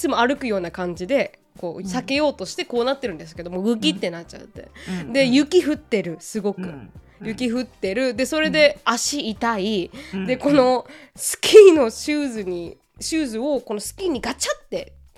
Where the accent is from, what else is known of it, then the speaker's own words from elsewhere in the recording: Okinawa, Japan; 多分私が沖縄人だから、